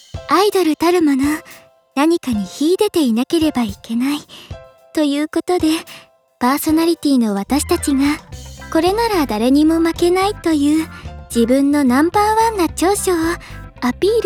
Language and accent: Japanese; Iwate, Japan; moved away as an adult; now in Tokyo, Japan; 出身は岩手です。就職を機に上京してアイドルになる以前は小さな会社で OL として働いていました。なので年齢は26